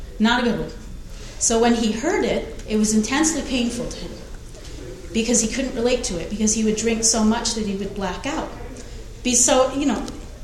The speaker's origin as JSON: {"language": "English", "region": "New England", "country": "United States", "said": "Now, I was in the Deep South, and I came from New England."}